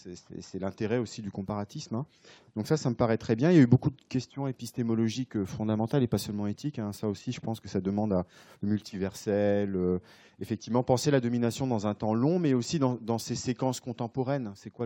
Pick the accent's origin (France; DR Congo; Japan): France; Je suis français, donc forcément, quand je travaille sur Madagascar ou le Mozambique